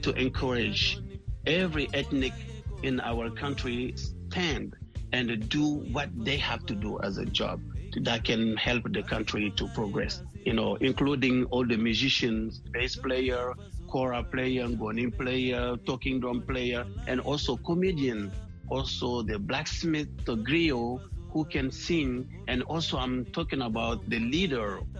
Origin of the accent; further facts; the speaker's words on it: Mali; Yeah. You know, I'm from Mali in West Africa, and I was born in a great Djeli family.